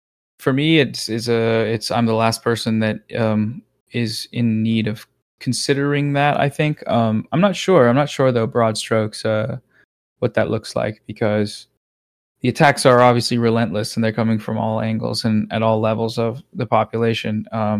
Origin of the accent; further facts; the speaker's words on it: Seattle, Washington, United States; I went to college in Vancouver for a year. I went to SFU. So Burnaby, I guess. But yeah, I grew up in Seattle. So close.